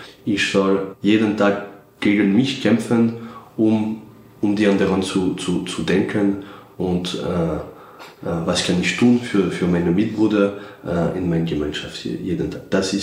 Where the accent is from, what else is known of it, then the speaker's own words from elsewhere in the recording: Morocco; German is a second language; Ich komme aus Marokko ursprünglich